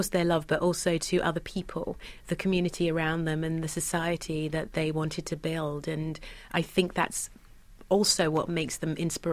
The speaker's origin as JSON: {"language": "English", "region": "London", "country": "United Kingdom", "tie": "born or raised there", "said": "Growing up in Britain in the 70s"}